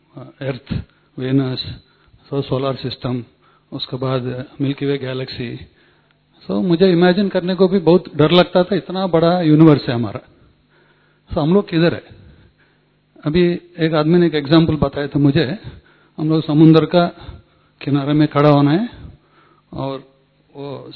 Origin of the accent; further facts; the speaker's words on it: Hyderabad, Telangana, India; मैं हैदराबाद से आया हूँ।